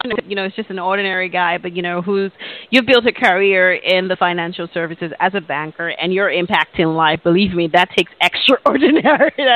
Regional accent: Harare, Zimbabwe; So let's talk a little bit about growing up in Harare, right?

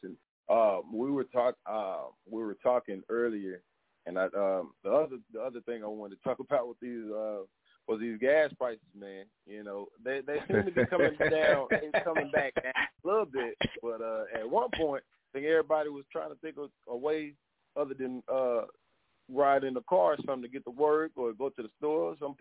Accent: Arkansas, United States; And the fact I am from Arkansas, you know, I had to put that in there, you know what I mean?

